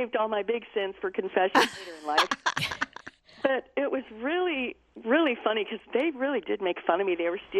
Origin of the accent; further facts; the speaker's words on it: Columbus, Ohio, United States; my girlfriends and I was raised in Columbus, Ohio, and I went to Catholic schools all my life.